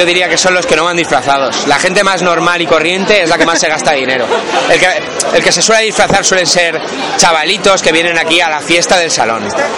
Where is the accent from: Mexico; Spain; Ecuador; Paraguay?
Spain; Elche, Valencian Community; Somos de Elche.